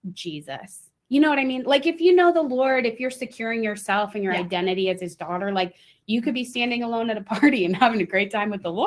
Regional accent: United States; I just want to say I'm very American in my extroversion.

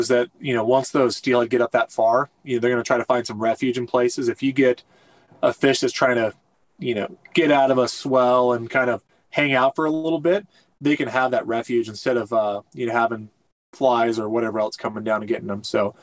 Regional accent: Redding, California, United States; And then for me, I grew up in Redding, California. So we had the lower Sacramento, big tailwater

